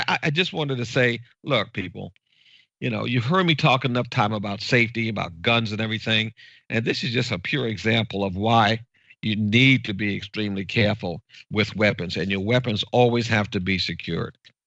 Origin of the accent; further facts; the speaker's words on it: New York, United States; I'm originally from New York. I get it.